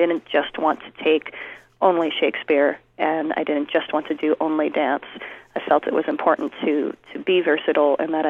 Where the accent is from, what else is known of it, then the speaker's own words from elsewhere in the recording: East Meadow, New York, United States; I grew up in Long Island, New York, in a little town called East Meadow.